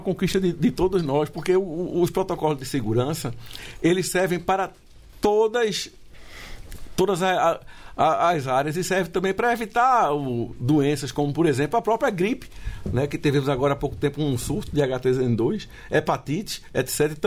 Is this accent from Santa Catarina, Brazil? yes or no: no; Pernambuco, Brazil; sou pernambucano